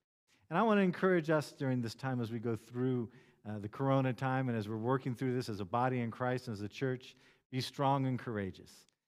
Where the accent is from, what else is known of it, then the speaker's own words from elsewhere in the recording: Ghana; when I was growing up in Ghana. I lived in Ghana in West Africa when I was a child